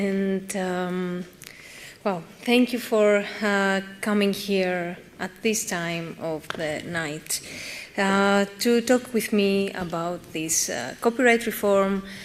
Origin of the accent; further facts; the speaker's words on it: Greece; now in Brussels, Belgium; I'm from Greece. For the last 2 years and a half, I live in Brussels.